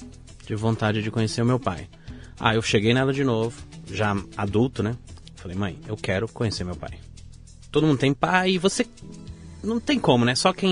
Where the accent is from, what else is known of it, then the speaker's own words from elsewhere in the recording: São Bernardo do Campo, São Paulo, Brazil; Eu nasci na Vila Prudente, São Paulo. Eu sou criado desde os meus 2 anos de idade em São Bernardo do Campo.